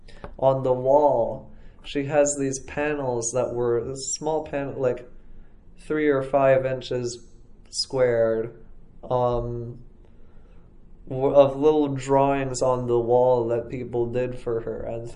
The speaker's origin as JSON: {"language": "English", "town": "Bradenton", "region": "Florida", "country": "United States", "tie": "born or raised there", "said": "growing up in Bradenton, which is much smaller than Buenos Aires as a city."}